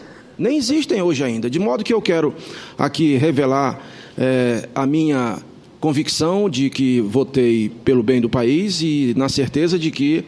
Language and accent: Portuguese; Maranhão, Brazil; Não sei se é porque sou lá do interior do Maranhão